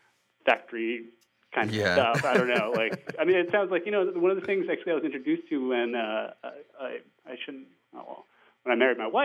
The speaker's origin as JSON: {"language": "English", "country": "India", "tie": "born or raised there", "said": "I actually grew up abroad. So I grew up in India."}